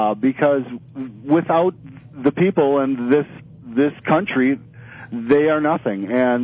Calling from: Minnesota, United States; from Minnesota.

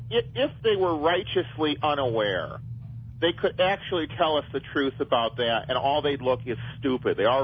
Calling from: Elgin, Illinois, United States; from Elgin, Illinois.

